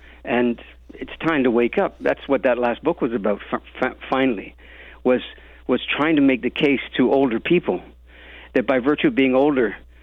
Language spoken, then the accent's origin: English; Canada; look, man, I'm a Canadian.